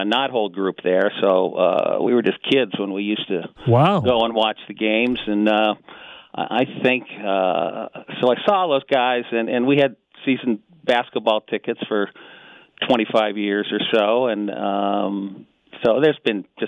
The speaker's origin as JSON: {"language": "English", "town": "Tucson", "region": "Arizona", "country": "United States", "tie": "born or raised there", "said": "And I grew up here in Tucson"}